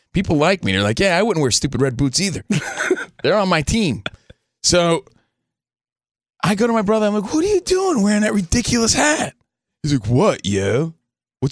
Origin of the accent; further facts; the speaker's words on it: Union, New Jersey, United States; I'm from New Jersey, just a kid from Union, New Jersey.